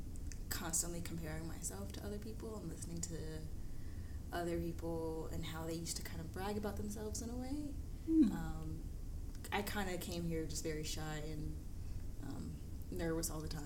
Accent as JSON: {"language": "English", "town": "Columbus", "region": "Georgia", "country": "United States", "tie": "born there", "also_born_or_lived": "California / Virginia", "said": "So I was born in Columbus, Georgia, but I didn't grow up here. My parents were in the military, so I grew up moving every 2 years or so."}